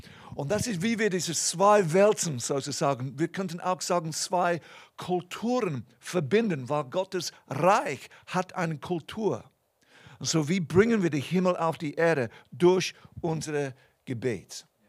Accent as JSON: {"language": "German", "region": "Bern", "country": "Switzerland", "said": "Ja, das ist unser Heimatsort sozusagen. Mein Pass steht, ist Biglen bei Bern. Ich bin eine stolze Berner, aber ich habe eine höhere Bürgerschaft sozusagen. Ich bin ein Kind Gottes."}